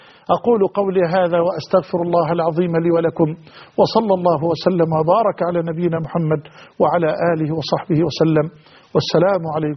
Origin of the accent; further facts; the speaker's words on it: Egypt; وأسأل الله أن يحفظ بلدنا مصر